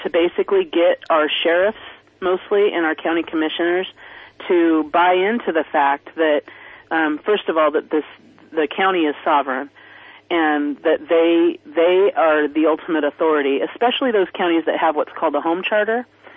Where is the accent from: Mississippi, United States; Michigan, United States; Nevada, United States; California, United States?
California, United States; now in Oregon, United States; I'm a recovering Californian. I moved from California in early 2000s and got very active about 3 years ago in the Patriot movement here in Oregon